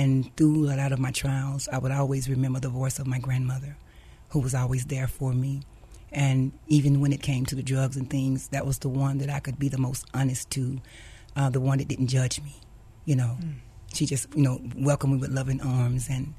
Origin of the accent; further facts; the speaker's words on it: Center, Texas, United States; born there; Well, I was born in a small town in Texas called Center, Texas, and I came from a family of business.